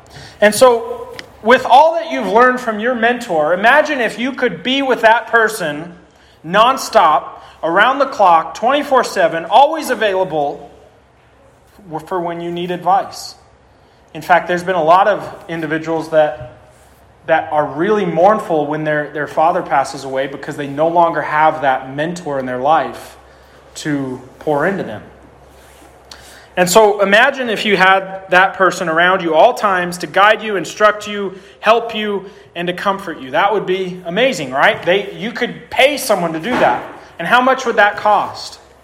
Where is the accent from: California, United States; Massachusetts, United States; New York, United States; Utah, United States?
Utah, United States; St. George; I grew up in St. George where it was a lot of snowbirds would live there.